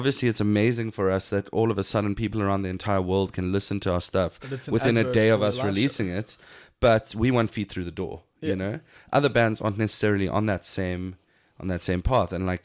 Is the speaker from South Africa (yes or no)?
yes; South Africa; we're from South Africa.